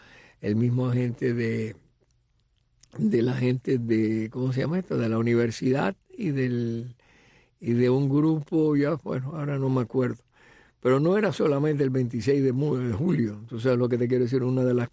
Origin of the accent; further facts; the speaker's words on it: Antilla, Holguín, Cuba; René Ramos Latour es de mi pueblo, de Antilla.